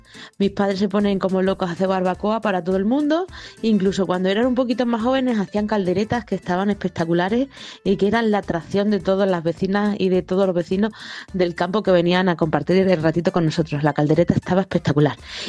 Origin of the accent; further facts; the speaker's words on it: La Nava de Santiago, Extremadura, Spain; la romería de mi pueblo es la de Santa Quiteria, también conocida por Matapega. Está cerca entre Aljucén y La Nava y la romería es de La Nava de Santiago.